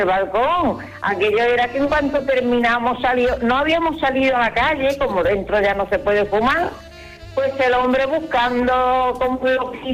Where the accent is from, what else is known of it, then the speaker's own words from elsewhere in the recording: Seville, Andalusia, Spain; now in Barcelona, Spain; yo soy de Sevilla y yo aquí no estoy casi como a la fuerza. Mira, yo vine aquí a unas vacaciones y todavía estoy aquí